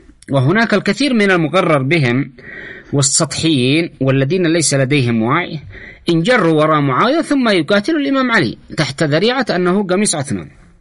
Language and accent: Arabic; Yemen; أما نحن كشعب يمني نحن متوحدين ضد العدوان